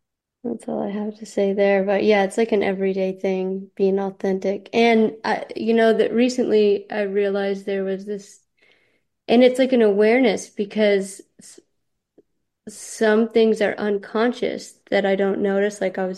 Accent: U.S. Virgin Islands; I grew up in the Virgin Islands, and I felt you had to be kind of like tough to get

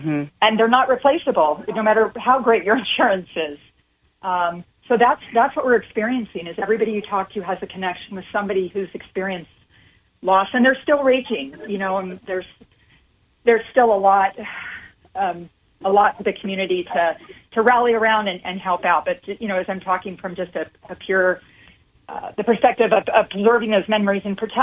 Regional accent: San Diego, California, United States; And I grew up in San Diego. We've been evacuated many times.

